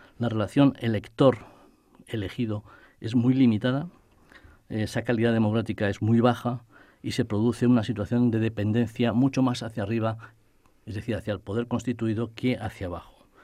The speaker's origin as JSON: {"language": "Spanish", "region": "Basque Country", "country": "Spain", "said": "Yo como vasco y además como exdiputado por Barcelona, creo que soy sensible a ello"}